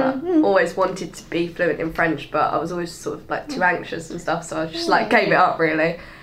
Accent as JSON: {"language": "English", "town": "Southend", "region": "East of England", "country": "United Kingdom", "tie": "born or raised there", "said": "Lived like the majority of my life in Essex, like in Southend, small town."}